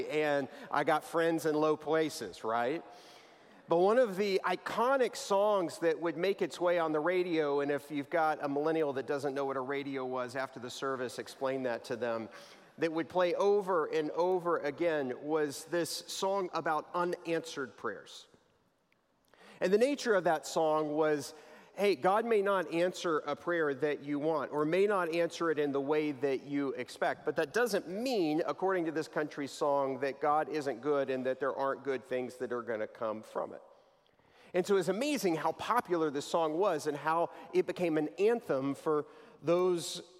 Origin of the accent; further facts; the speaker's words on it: Texas, United States; I grew up in Texas